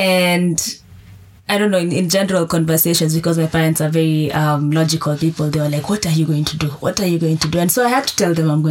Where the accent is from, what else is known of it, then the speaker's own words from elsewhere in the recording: Nairobi, Kenya; also born or lived in Olenguruni / Nakuru; But so I was born and raised in Olenguruni for the first 6 years. Mm-hmm. And then we moved to Nairobi.